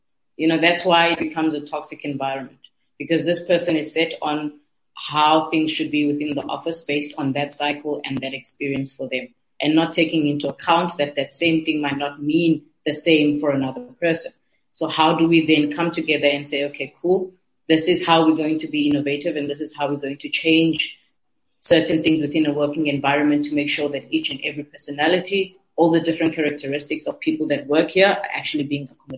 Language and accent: English; Nyanga, Western Cape, South Africa; I'm from Nyanga. That's the USP.